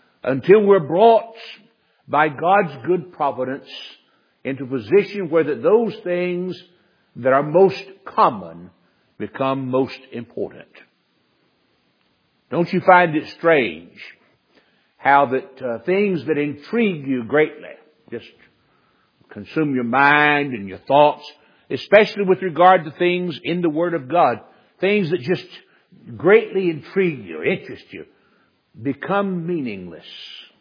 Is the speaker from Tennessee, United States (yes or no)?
no; Winston-Salem, North Carolina, United States; When I was a boy, I was raised in Winston-Salem, North Carolina